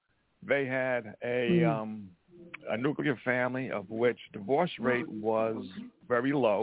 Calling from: Montana, United States

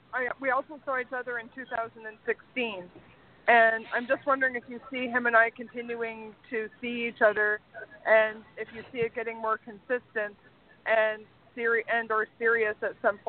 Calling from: Canada; I'm calling from Canada.

